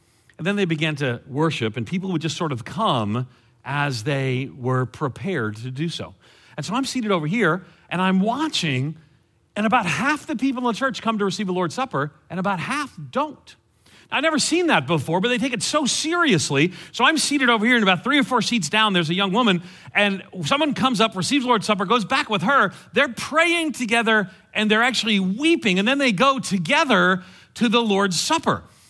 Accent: New York, United States; Now, I grew up in New York City. This is not how we sing, or I grew up outside of New York City.

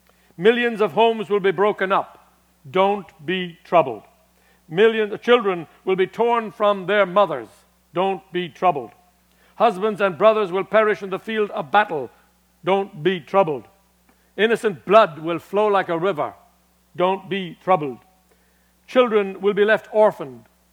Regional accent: United States; one of our very own, I'm an American

